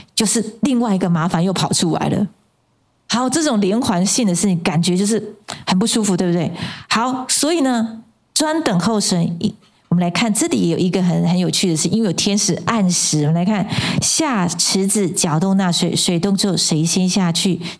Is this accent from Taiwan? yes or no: yes; Taiwan; 但是我们台湾人的心要一致